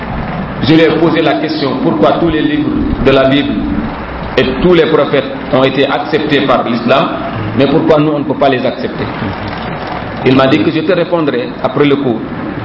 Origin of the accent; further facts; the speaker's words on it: Diourbel, Senegal; born there; J'ai dit « moi je suis né à Djourbel ». La première église, c'est mon grand-père qui l'a construite à Djourbel.